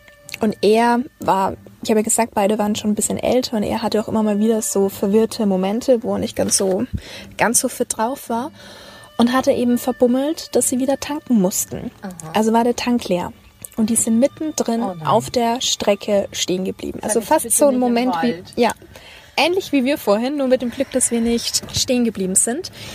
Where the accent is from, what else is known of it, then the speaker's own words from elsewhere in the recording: Nuremberg, Bavaria, Germany; also wir kommen ja aus Nürnberg oder wohnen in Nürnberg